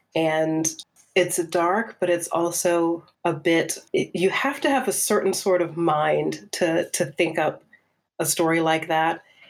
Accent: South Carolina, United States; So I grew up in South Carolina.

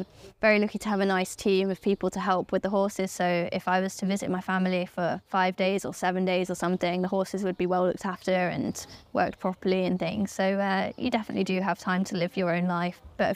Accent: United Kingdom; But that's only maybe because I'm also British.

